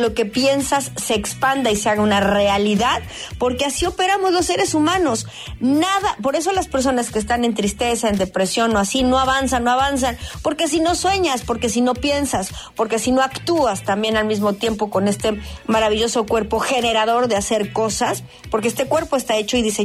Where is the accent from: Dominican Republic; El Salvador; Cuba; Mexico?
Mexico; así somos los mexicanos.